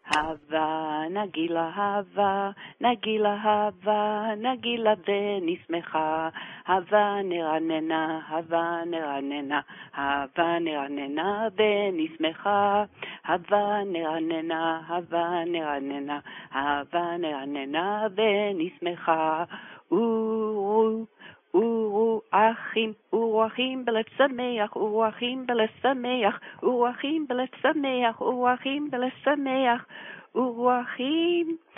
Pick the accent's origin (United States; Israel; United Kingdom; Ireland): Israel; accent: Hebrew; first language Hebrew; English is a second language; When I speak English and I'm taped, I hear my Hebrew accent, even though I've been here for many, many years.